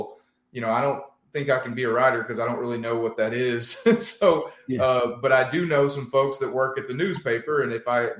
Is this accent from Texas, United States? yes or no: yes; East Texas, Texas, United States; But growing up in East Texas, rural part of the state, we didn't have authors coming in the classroom.